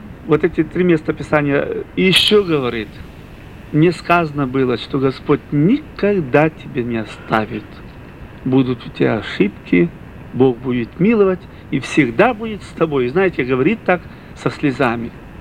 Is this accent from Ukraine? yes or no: yes; Ukraine; Откуда ты? Я говорю, с Украины.